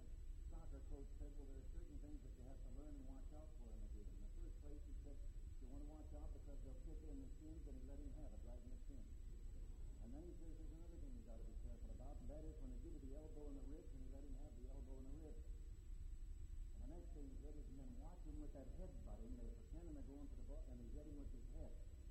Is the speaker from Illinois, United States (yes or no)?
yes; Illinois, United States; It took place right near my hometown in northern Illinois.